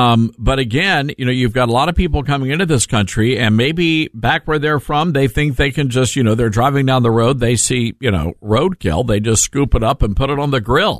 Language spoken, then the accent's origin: English; Memphis, Tennessee, United States; You know, I love Memphis, my hometown.